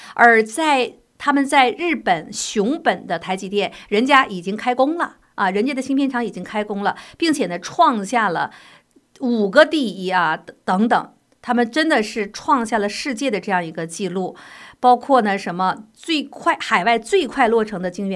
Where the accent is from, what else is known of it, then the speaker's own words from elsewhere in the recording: China; now in United States; 我们是从大陆来的